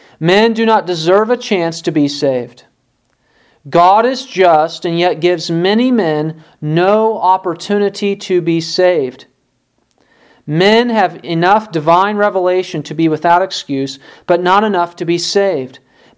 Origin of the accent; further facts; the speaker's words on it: Illinois, United States; When I was growing up in Illinois